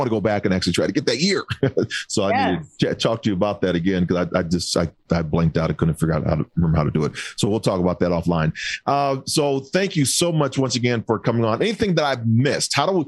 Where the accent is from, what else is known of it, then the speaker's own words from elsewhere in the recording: Illinois, United States; So then I always thought about the movie, because we're both from the Chicagoland area.